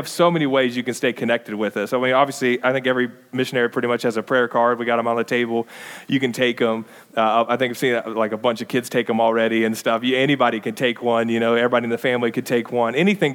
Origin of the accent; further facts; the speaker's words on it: Ohio, United States; So like I said, we're from Ohio, and so if you have any questions or anything, get them to us now.